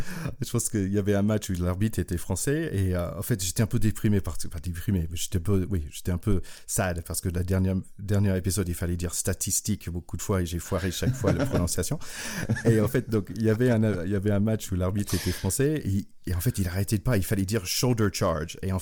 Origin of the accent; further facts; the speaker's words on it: North Carolina, United States; parce que j'ai grandi à North Carolina.